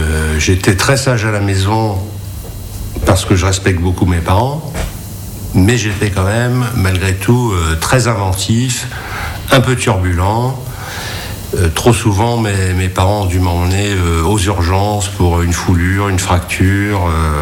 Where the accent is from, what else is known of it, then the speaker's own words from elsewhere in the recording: Paris, Île-de-France, France; born there; Je suis né à Paris.